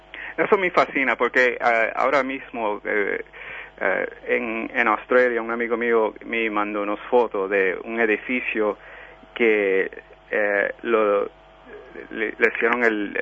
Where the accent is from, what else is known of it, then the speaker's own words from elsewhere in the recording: New York, United States; born there; Bueno, yo nací en Nueva York, y mi familia es de Puerto Rico.